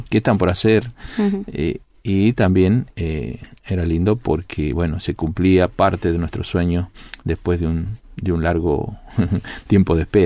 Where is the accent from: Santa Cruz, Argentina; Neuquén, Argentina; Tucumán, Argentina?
Tucumán, Argentina; moved away; Bueno, yo soy del norte, de Tucumán, la provincia de Tucumán, que es la provincia más pequeña de Argentina, pero es la más densa.